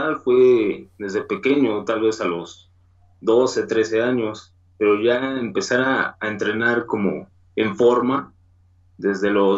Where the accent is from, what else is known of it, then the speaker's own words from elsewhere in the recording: Mexico City, Mexico; De aquí, del DF.